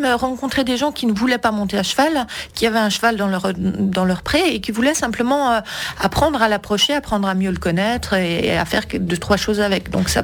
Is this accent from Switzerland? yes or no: yes; Switzerland; je pense qu'à long terme, en tant que bonne Suisse, on s'en lasse.